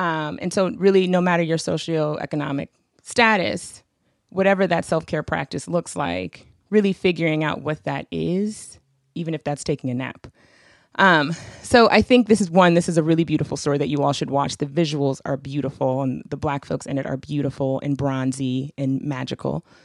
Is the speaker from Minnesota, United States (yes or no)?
yes; St. Paul, Minnesota, United States; We're from St. Paul, Minnesota.